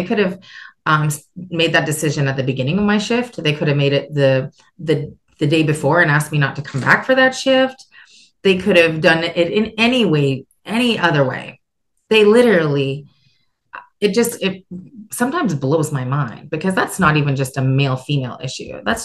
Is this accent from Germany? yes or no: no; Canada; I'm Canadian.